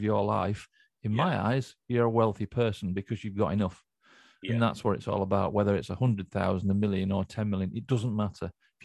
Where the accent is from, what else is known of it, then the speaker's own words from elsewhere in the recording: Yorkshire and the Humber, United Kingdom; as a Yorkshireman